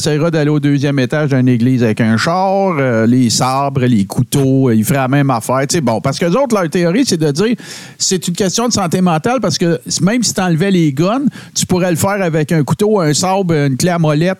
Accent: Quebec, Canada; je viens du Témiscamingue, que ma famille, c'est tout ou presque des chasseurs, mes chums, que la ville ferme quand la chasse arrive

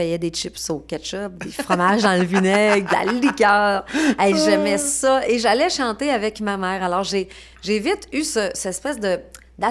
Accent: Girardville, Quebec, Canada; also born or lived in Alma; Alma, moi, Alma. C'est Girardville, mais ça reste le même centre.

